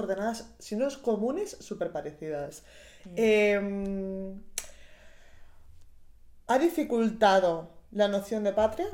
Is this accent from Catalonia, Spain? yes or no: yes; Catalonia, Spain; Yo me crié en el Pirineo catalán, en una zona bastante turística